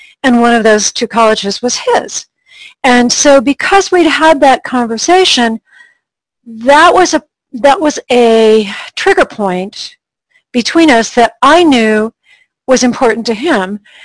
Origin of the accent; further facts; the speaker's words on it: Colorado, United States; I'm from Colorado and I'm watching the cannabis industry.